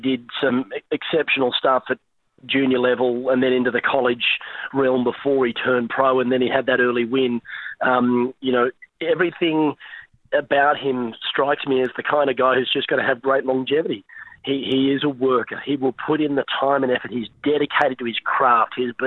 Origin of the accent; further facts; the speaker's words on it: Australia; And this takes me back, being an Australian, to the mid-2000s, when almost every week we'd have an Aussie in contention to win or winning.